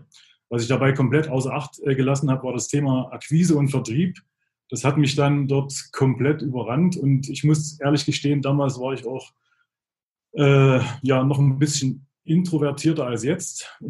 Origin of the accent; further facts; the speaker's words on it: Chemnitz, Saxony, Germany; born there; Ich bin ja in Karl-Marx-Stadt geboren